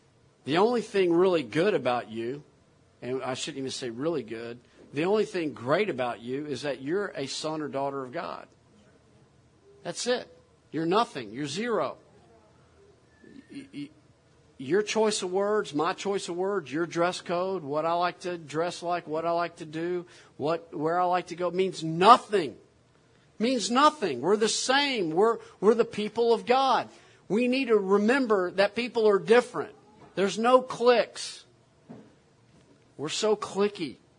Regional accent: Houston, Texas, United States; I'm a Boston Red Sox fan. Okay, so there you go. And I grew up in Houston, so there you go.

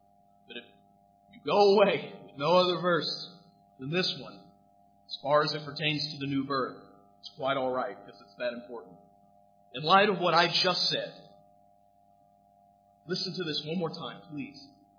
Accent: United States; See, I come from America.

